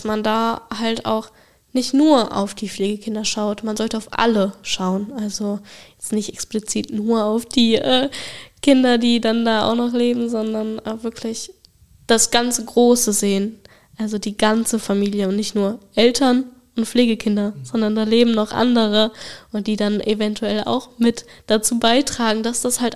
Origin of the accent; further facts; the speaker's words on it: North Rhine-Westphalia, Germany; komme aus der Nähe von Aachen, gehe momentan noch zur Schule und mache jetzt demnächst im Sommer mein FSJ.